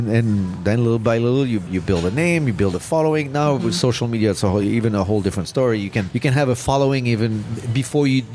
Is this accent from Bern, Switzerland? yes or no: no; Lausanne, Vaud, Switzerland; English is a second language; a medium-sized club in my hometown in Lausanne